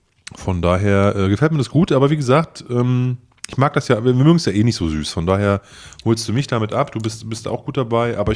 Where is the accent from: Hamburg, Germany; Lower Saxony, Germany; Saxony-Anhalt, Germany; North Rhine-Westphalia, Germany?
Lower Saxony, Germany; Osnabrück; now in Leipzig, Germany; Als gebürtiger Osnabrücker, der in Sachsen wohnt, in Leipzig wohnt